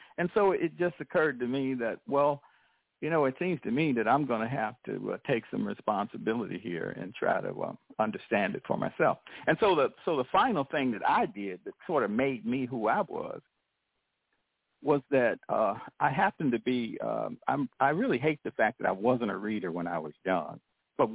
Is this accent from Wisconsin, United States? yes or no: yes; Milwaukee, Wisconsin, United States; moved away as an adult; now in Baton Rouge, United States; My people are from Mississippi, Laurel, but I was raised in Milwaukee, Wisconsin, and that's pretty much where I grew up.